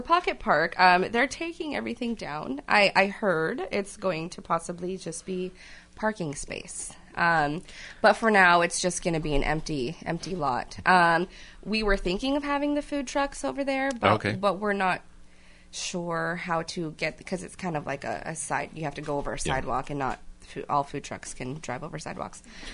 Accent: Kodiak, Alaska, United States; But we're all from Kodiak. We're all tough.

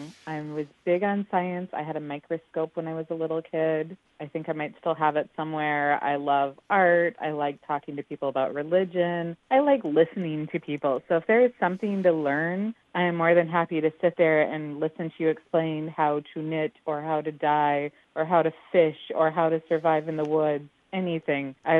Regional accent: San Diego, California, United States; born there; also born or lived in Chicago; now in Alaska, United States; It was not in my top 10 places to visit. I was born in San Diego. I really do love my warm weather, but we came up to Alaska for a job

